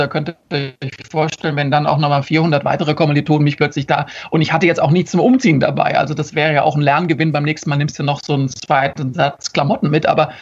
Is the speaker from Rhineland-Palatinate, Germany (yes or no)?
yes; Mainz, Rhineland-Palatinate, Germany; Ich bin aber so als Mainzer natürlich gewohnt, Rosenmontag, entweder auf dem Umzug zu sein, in der Stadt zu sein